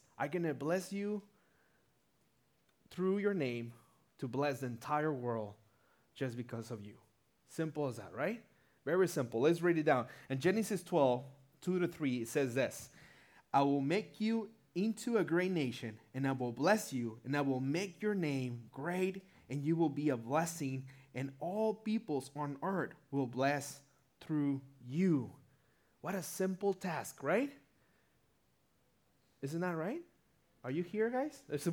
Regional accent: Tijuana, Baja California, Mexico; For me, I'm born and raised in Tijuana. My wife, Rita, is over there one of my daughters, Amy. And so we grew up here in Tijuana. We were from town. We actually used to live a couple of blocks from this campus.

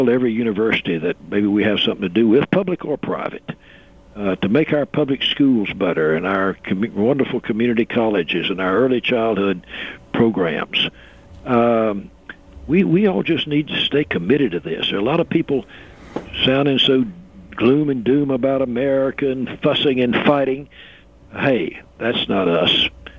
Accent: North Carolina, United States; But I came from Eastern North Carolina. I remember growing up and having to wait 3 hours to see a doctor.

